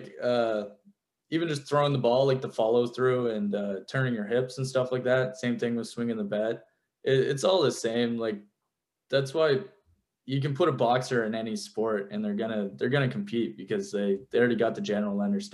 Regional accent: New Brunswick, Canada; but I'm from Canada, New Brunswick, and I'm pretty dog shit at it.

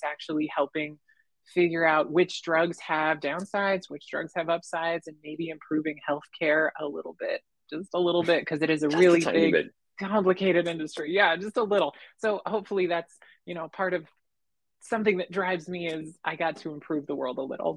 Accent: Nebraska, United States; I grew up in Western Nebraska, you know, the tech hub of the United States. No, I grew up very rural, Western Nebraska, farming, driving tractors, doing irrigation, lifting heavy stuff.

